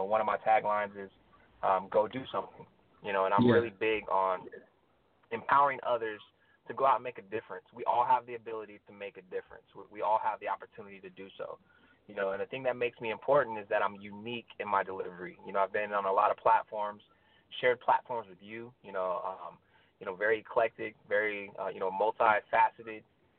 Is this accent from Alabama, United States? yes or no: no; Bremerton, Washington, United States; moved away as an adult; now in Florida, United States; a man born and raised in Bremerton, Washington, just outside of Seattle. You know, I came to Florida for school